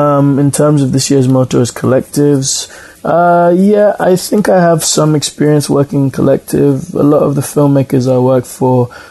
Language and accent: English; United Kingdom; I'm coming from the United Kingdom, and I also have dual nationality. I'm Nigerian as well.